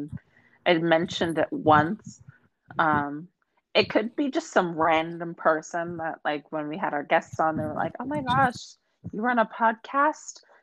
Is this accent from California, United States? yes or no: yes; California, United States; Because I've moved around a lot, they don't know specifically the location. I just said I'm from California.